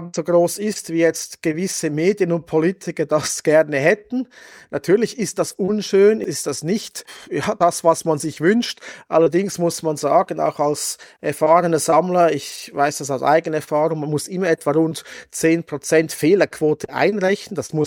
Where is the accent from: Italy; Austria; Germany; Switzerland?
Switzerland; Und das können wir als Schweizer überhaupt nicht verstehen.